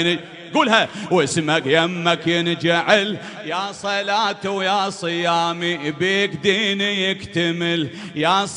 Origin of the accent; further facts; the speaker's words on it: Karbala, Karbala Governorate, Iraq; انا الليله ضيف من كربلاء جايك ها ابوي.